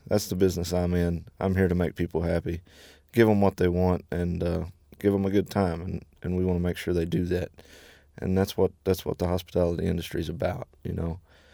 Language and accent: English; Kentucky, United States; I'm from Eastern Kentucky as well.